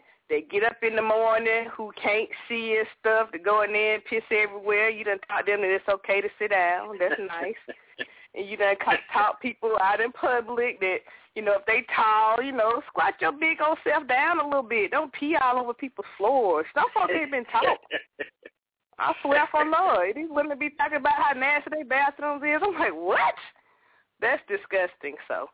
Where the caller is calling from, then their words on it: Lithia, United States; I'm calling from Lithia.